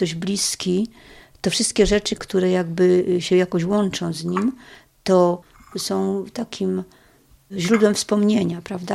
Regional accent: Kosarzyska, Lesser Poland, Poland; born there; Mimo, że obydwie urodziłyśmy się w Kosarzyskach, poznałam ją w Warszawie.

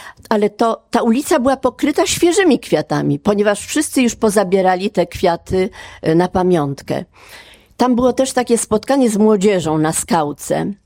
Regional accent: Warsaw, Masovian Voivodeship, Poland; a ta nazwa mi wtedy nic nie mówiła, bo ja z Warszawy

